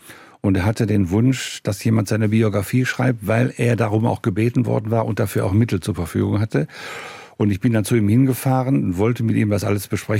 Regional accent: Wuppertal, North Rhine-Westphalia, Germany; Barmen gehört zu Wuppertal, also ich komme aus Wuppertal, im Stadtteil Barmen.

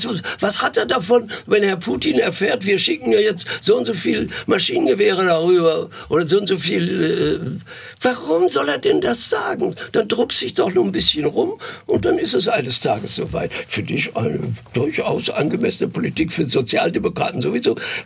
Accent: North Rhine-Westphalia, Germany; Ich bin da groß geworden, ich komme halt nicht her, ich bin aus dem Sauerland, aber Ostwestfalen, Niedersachsen, diese Grenzregion, die kenne ich ganz gut. Und da bin ich zur Schule gegangen

